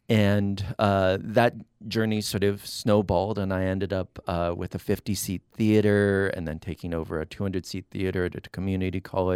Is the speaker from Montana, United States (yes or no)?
yes; Montana, United States; So yes, I grew up in the Flathead tribe, which is also known as the Salish Kootenai tribe.